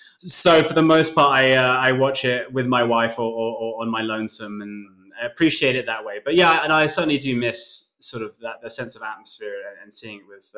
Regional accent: United Kingdom; because obviously I'm British and I can't reveal that information

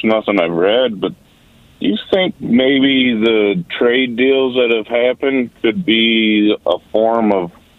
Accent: Buffalo, New York, United States; now in Charlotte, United States; I'm from Buffalo, and now I live here in Charlotte

